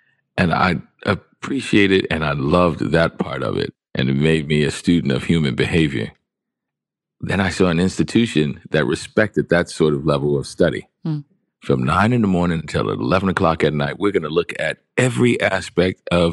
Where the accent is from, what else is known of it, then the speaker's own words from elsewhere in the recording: New Orleans, Louisiana, United States; Because I was being from New Orleans.